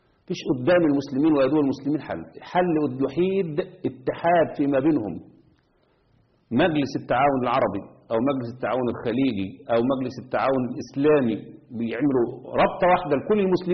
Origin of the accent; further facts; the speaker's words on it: Egypt; انت يعني تخيل مثلا احنا عندنا في مصر